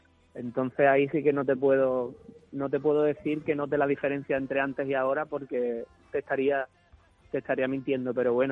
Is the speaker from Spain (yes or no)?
yes; Cádiz, Andalusia, Spain; En mi tierra. Dentro de dos semanitas estamos ahí presentando el disco.